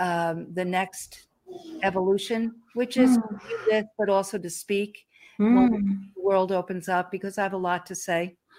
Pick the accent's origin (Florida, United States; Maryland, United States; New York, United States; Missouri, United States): New York, United States; I grew up near New York City, and so all of that was very. Much part of my life, my DNA, but I never pursued it.